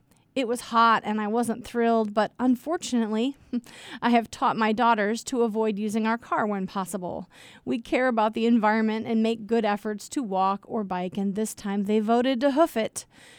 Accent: South Bend, Indiana, United States; I grew up on Troy Court in South Bend, Indiana, then Alpine Street, Twickenham, and then Emerson Avenue for most of high school.

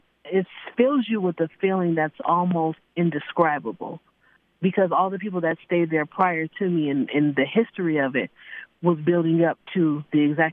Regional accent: Buffalo, New York, United States; now in Las Vegas, United States; I currently live in Las Vegas, but I'm from Buffalo, New York.

